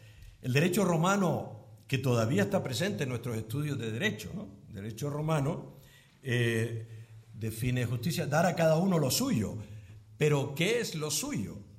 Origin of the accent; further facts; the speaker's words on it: Las Palmas, Canary Islands, Spain; Yo, como soy canario, eso de las S, no esperen gran exactitud gramatical. Aunque siempre recuerdo, perdona la anécdota, había un profesor nuestro en Canarias que Las Palmas, cuando yo era niño